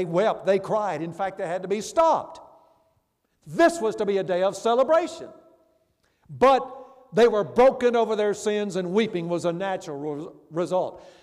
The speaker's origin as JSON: {"language": "English", "town": "Memphis", "region": "Tennessee", "country": "United States", "tie": "born or raised there", "said": "My church I grew up in Memphis back in years ago"}